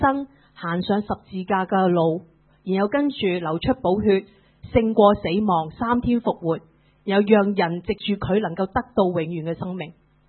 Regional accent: China; 很多时候我们中国人为人评理啊

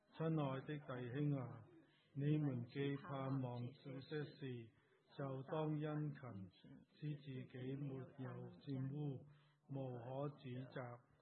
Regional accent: China; 上个礼拜是我们中国人的新年

